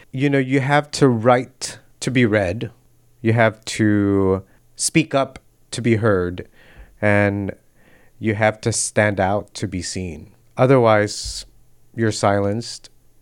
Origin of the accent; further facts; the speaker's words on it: Chicago, Illinois, United States; And I'm like, I'm from Chicago.